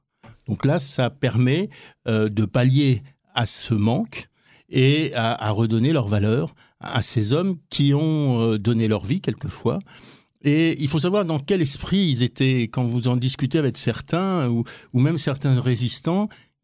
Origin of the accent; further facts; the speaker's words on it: Paris, Île-de-France, France; Parce que je suis un Parisien et à côté de vos locaux, et j'ai épousé une Nancéenne en 75, et donc en 96-97, j'étais à Nancy